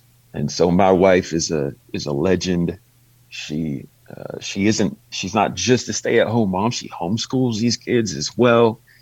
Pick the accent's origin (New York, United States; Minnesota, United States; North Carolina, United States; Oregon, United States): Oregon, United States; Paisley; That's the exhaustive list and the options that you had in the 90s growing up in Paisley or Summer Lake.